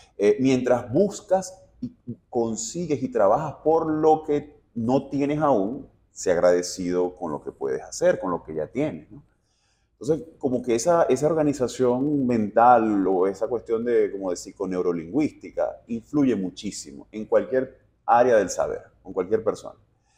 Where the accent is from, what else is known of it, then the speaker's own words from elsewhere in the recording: Maracaibo, Zulia, Venezuela; also born or lived in Brazil; yo estuve 8 años viviendo en Brasil, 2013-2021, ya tengo 2 años que regresé a Venezuela, a Maracaibo también, de donde soy.